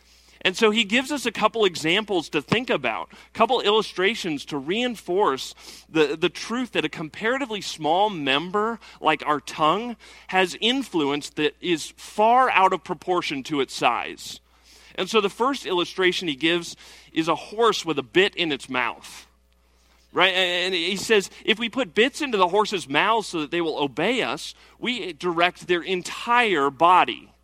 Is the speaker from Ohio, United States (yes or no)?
no; Colorado, United States; now in Indiana, United States; You know, I'm not originally from Indiana. I'm from Colorado.